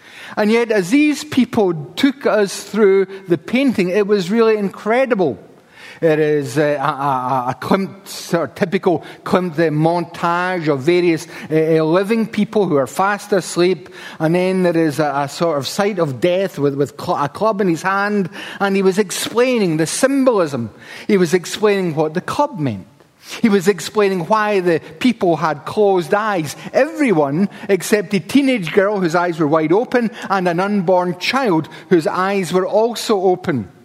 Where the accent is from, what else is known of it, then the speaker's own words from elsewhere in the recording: Paisley, Scotland, United Kingdom; I'm from Paisley, and we don't do that sort of thing.